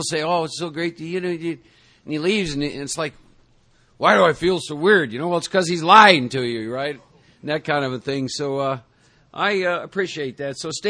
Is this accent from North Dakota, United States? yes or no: no; Iowa, United States; And I was born and raised in Iowa in the Midwest, and for prior to ever coming to New York City, I had formulated some belief systems about you all.